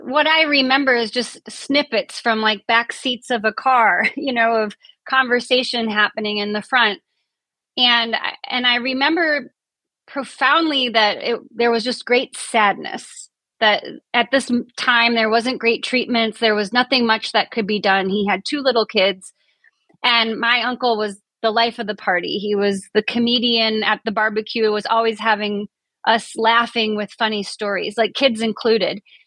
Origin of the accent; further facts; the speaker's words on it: Iowa, United States; I grew up in Iowa, and my father worked for Winnebago Industries, and my mother was a psychiatric nurse in the outpatient setting.